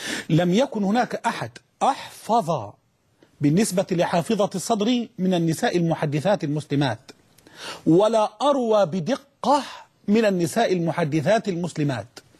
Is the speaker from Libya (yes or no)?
yes; Libya; وبالنسبة أيضا بإذن الله إلى بلدتنا الطيبة ليبيا.